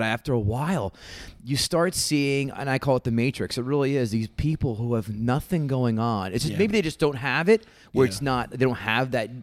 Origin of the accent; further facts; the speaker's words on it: Princeton, New Jersey, United States; And I'm from Princeton.